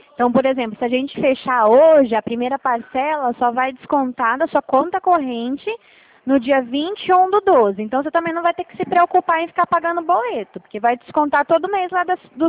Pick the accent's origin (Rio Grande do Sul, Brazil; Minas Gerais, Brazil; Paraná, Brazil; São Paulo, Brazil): São Paulo, Brazil; Dracena; Eu sou aqui de Dracena